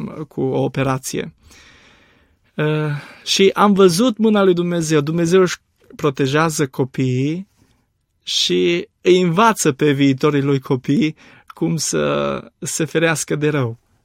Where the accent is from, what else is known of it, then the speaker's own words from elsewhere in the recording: Alba Iulia, Alba County, Romania; m-a adus din nou în Alba Iulia, orașul meu natal.